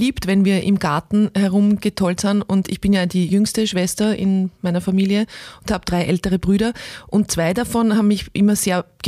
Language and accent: German; Pöchlarn, Lower Austria, Austria; Wir sind ja aufgewachsen in Pöchlern und zwar geprägt durch zwei Flüsse eigentlich